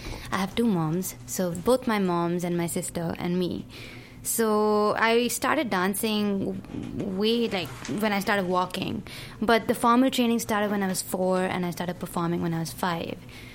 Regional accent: India; So he needs to really understand because he's Swedish and I'm Indian.

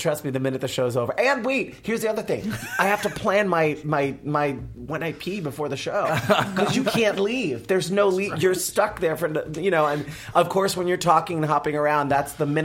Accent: New York, United States; accent: New York; Well, because I grew up in New York, and so I always had, this is pretty funny, because I'm Puerto Rican Italian

